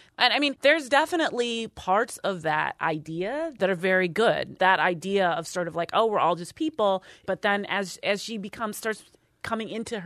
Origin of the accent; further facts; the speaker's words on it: Ann Arbor, Michigan, United States; Growing up in Ann Arbor was amazing. It's a cliche to say so, but it's a great place to grow up.